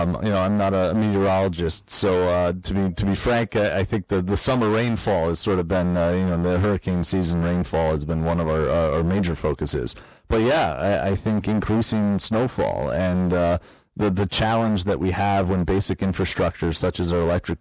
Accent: Hamden, Connecticut, United States; Yeah, well, Hampden's my hometown where I grew up, I was a proud green dragon of Hampden High, so.

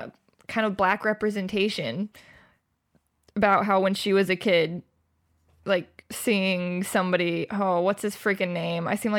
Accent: Georgia, United States; I think that's the reason why I'm, like, as woke as I am being from Georgia.

